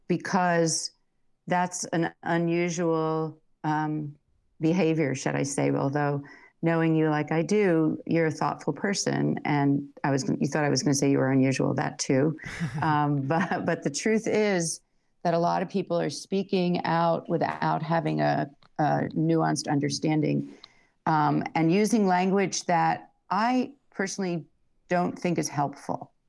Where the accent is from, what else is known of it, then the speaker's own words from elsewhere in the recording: White Plains, New York, United States; So I grew up in New York, and the synagogue I was part of was very focused on social justice. And it was in White Plains in Westchester.